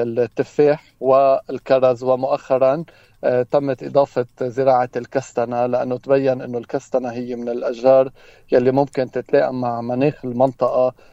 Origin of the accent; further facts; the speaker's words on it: Ihmej, Mount Lebanon, Lebanon; نحن كمان عنا عدد كبير من أهالي إهمج بينجوا سنويا كمية كبيرة من العسل الطبيعي، لأنه طبيعة بلدتنا بتميز بثروتها الحرجية غير الأرز.